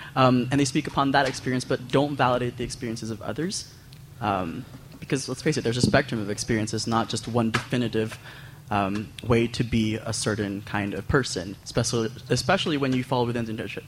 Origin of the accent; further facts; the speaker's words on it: Canada; I'm from Canada. I'm also like visibly like brown.